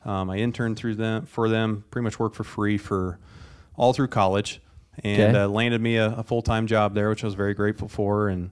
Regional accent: Norwalk, Iowa, United States; I grew up in Norwalk, Iowa.

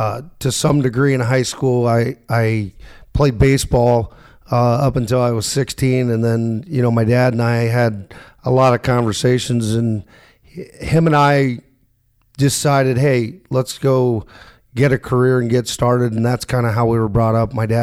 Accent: Marietta, Ohio, United States; Yeah, so I grew up in a small town, at least by Ohio standards, called Marietta.

